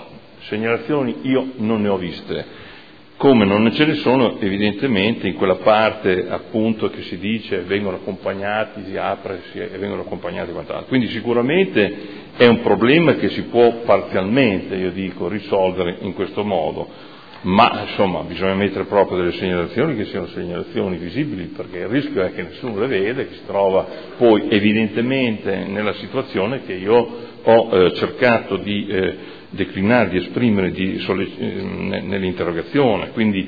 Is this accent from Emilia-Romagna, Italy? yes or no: yes; Modena, Emilia-Romagna, Italy; io che sono modenese